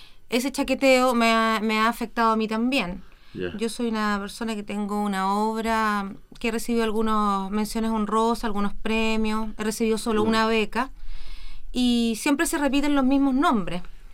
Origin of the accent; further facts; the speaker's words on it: Chile; quizá eso forma parte de nuestra naturaleza o de nuestra esencia como chilenos